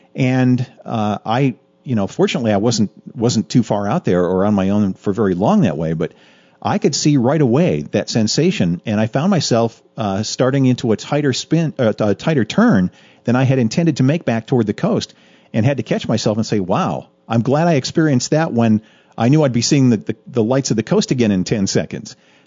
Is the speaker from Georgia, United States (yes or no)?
no; Buffalo, New York, United States; I am originally from Buffalo.